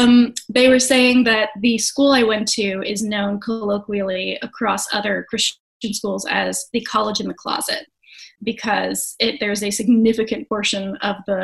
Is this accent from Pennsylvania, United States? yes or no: yes; Gettysburg, Pennsylvania, United States; Well, I'm from Gettysburg, Pennsylvania, originally. Grew up there, homeschooled, Christian conservative household, oldest of six kids.